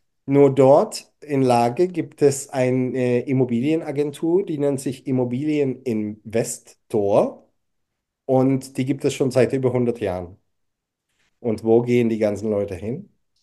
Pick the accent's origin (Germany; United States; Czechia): Czechia; Wo kommt denn der her? Und dann sage ich, naja, ich komme aus der Tschechei und so dies und das.